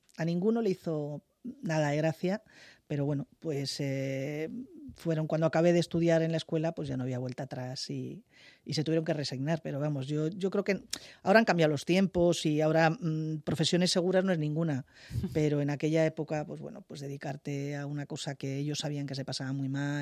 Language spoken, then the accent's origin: Spanish; Madrid, Community of Madrid, Spain; Yo soy de la Prospe.